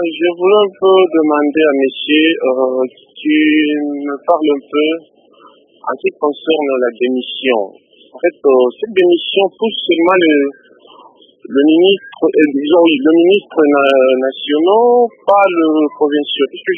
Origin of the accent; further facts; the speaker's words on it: Katanga, DR Congo; ici chez moi, au Katanga